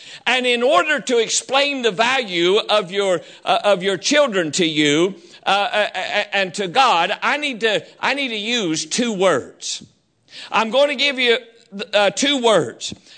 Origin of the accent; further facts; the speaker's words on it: the South, United States; accent: Southern; But I got my Southern accent from my heritage. I got it from my heritage. It was innately inherited because of where I was born.